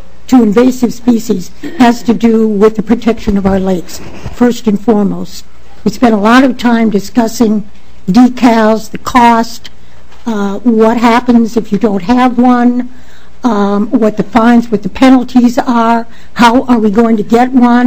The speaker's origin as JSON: {"language": "English", "region": "Illinois", "country": "United States", "said": "I'm from Cook County. We've never seen one of these devices that do the decontamination."}